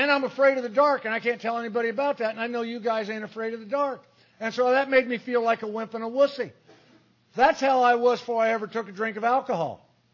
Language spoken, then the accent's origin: English; Danville, Illinois, United States; I was born in Danville, Illinois, and Dad worked on the railroad, and Mom was took care of me and my two brothers, and I just had a great childhood growing up in Danville